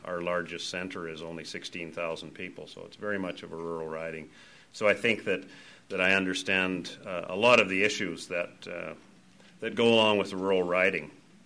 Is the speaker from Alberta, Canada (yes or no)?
yes; Claresholm, Alberta, Canada; I'm a farmer from Clare's home